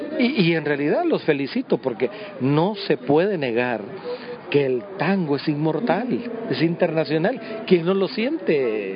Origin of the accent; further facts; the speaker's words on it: El Progreso, Yoro, Honduras; born there; now in San Pedro Sula, Honduras; De San Pedro Sula, sí. En realidad yo nací en Progreso.